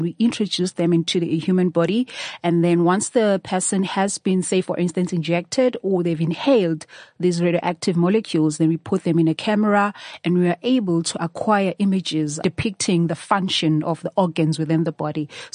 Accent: Durban, KwaZulu-Natal, South Africa; now in Johannesburg, South Africa; I was born and raised in Durban.

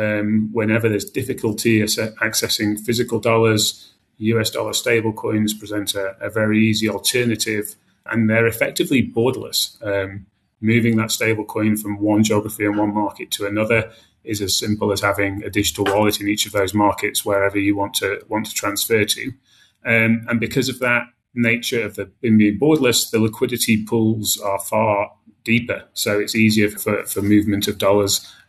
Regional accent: United Kingdom; moved away as an adult; now in South Africa; You can tell my accent. I'm British. Moved here 20 years ago

